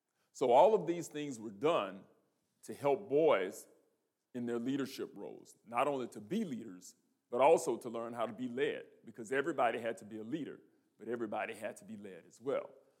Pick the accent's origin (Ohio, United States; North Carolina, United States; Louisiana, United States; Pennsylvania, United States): Louisiana, United States; Lake Charles; As I grew up in Lake Charles, the church that we went to, it was basically our boys' youth program.